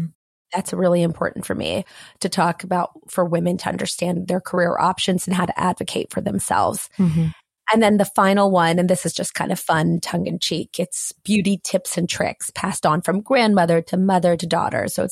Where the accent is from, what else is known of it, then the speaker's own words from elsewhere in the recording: Harrisonburg, Virginia, United States; also born or lived in Long Island; No. I was born in Long Island, but then I grew up in a small town in Virginia, in Harrisonburg, Virginia.